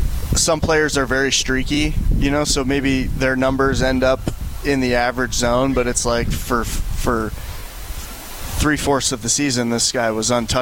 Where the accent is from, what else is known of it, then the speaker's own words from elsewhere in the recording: Houston, Texas, United States; also born or lived in Detroit / Chicago; I was born in Detroit. We've quickly moved to Chicago before settling in Houston by the time I was like 4 years old.